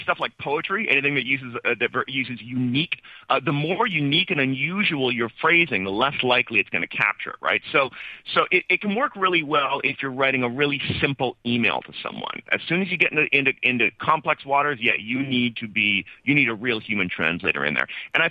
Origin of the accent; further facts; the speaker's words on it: Canada; I'm Canadian.